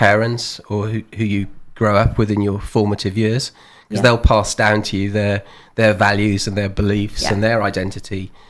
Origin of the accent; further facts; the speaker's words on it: Wales, United Kingdom; You know, I grew up in Wales. And it's very strong on community there.